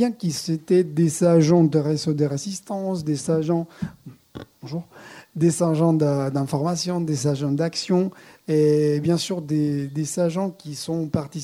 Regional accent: Zaragoza, Aragon, Spain; vu que moi je viens de Saragosse

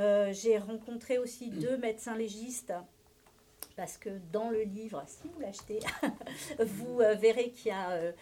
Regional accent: Aurillac, Auvergne-Rhône-Alpes, France; born there; moi je suis née à Aurillac, donc je suis originaire de là-bas.

